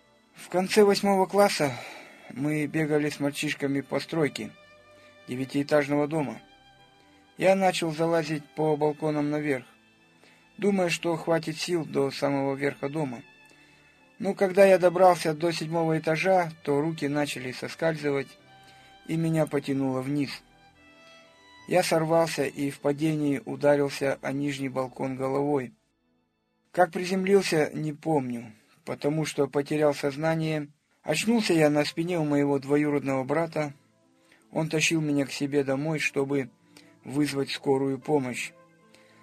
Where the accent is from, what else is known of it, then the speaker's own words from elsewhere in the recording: Karaganda, Karaganda Region, Kazakhstan; Родился я в Казахстане, в городе Караганда, в 1968 году, в самом так называемом бандитском районе Новый Майкудук.